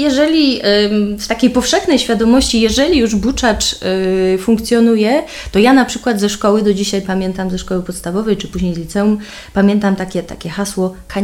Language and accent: Polish; Kraków, Lesser Poland, Poland; Ja jestem z Krakowa, jestem krakuską z dziada, pradziada